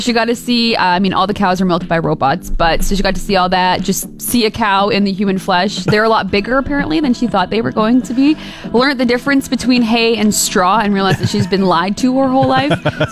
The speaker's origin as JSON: {"language": "English", "town": "Fort McMurray", "region": "Alberta", "country": "Canada", "tie": "born or raised there", "said": "Growing up in Fort McMurray, there's farms everywhere."}